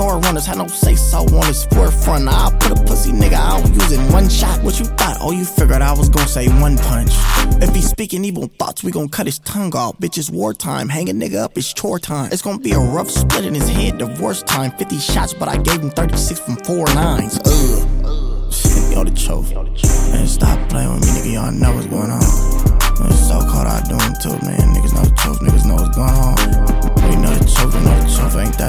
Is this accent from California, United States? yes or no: yes; Los Angeles, California, United States; I am from Los Angeles, California, South Central. I ain't go up in the suburbs.